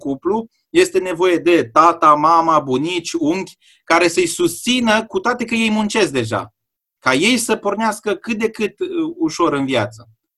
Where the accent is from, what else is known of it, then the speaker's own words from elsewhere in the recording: Romania; Și noi ca și români trebuie să înțelegem lucrul acesta